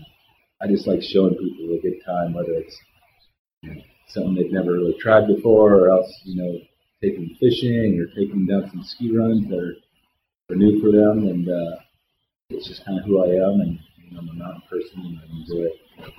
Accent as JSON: {"language": "English", "region": "Montana", "country": "United States", "tie": "born or raised there", "moved": "yes", "lives_now": "Jackson, United States", "said": "I grew up skiing in Montana, and came to Jackson for some junior races in 1983, I think it was."}